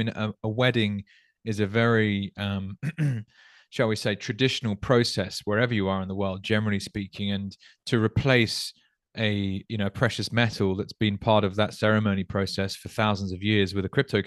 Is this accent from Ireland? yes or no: no; England, United Kingdom; in where I grew up in England, people would give away farmland with their daughters